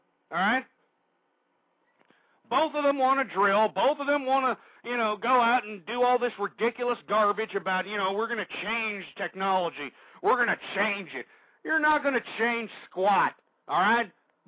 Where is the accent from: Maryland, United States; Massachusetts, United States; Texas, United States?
Texas, United States; and I'm from Texas, folks. I know people that go out to these oil rigs that are all over the Gulf of Mexico.